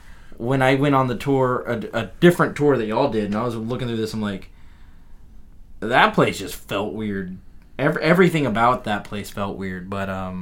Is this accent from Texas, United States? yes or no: yes; Fort Worth, Texas, United States; I'm from Fort Worth, yeah.